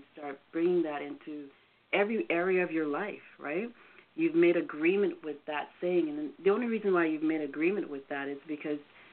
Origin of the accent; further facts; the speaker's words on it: Canada; also born or lived in England; And we came here in the late 60s. So I was quite young, so that's why I don't have my British accent.